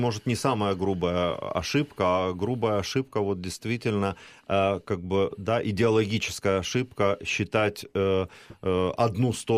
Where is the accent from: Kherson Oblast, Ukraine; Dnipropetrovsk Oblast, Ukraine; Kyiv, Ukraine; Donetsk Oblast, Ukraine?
Kyiv, Ukraine; вот я из Киева, говорю на русском языке